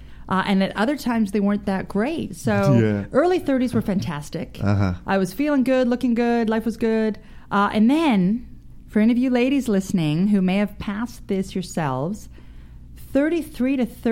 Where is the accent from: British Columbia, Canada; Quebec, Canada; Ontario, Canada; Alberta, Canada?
Alberta, Canada; Calgary; now in Los Angeles, United States; so I'm originally from Canada. And I grew up in Canada, in Calgary.